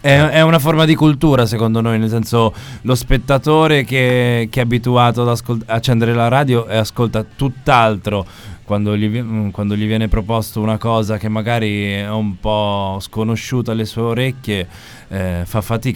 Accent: Camerano, Marche, Italy; 4 sono di Camerano, che è il nostro paese, che è un paese di 5.000 persone dove non c'è nulla, se no un bar e una pompa di benzina probabilmente

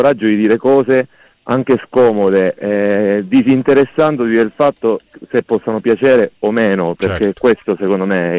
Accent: Teramo, Abruzzo, Italy; principalmente poi sono cresciuto qui a Teramo

